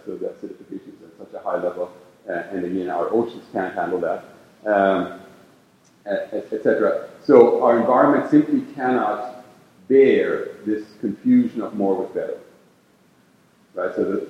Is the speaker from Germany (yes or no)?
yes; Germany; English is a second language; now in United States; I grew up in Nazi Germany.